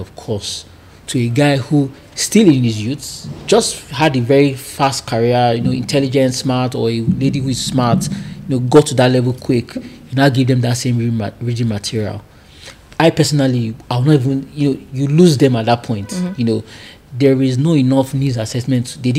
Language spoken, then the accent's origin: English; Isoko South, Delta, Nigeria; I'm from Delta State in Nigeria here, Isoko South, but I know more Japanese than even my own language, or even Yoruba, or even Igbo, even outside. I learned Igbo and Yoruba in school also.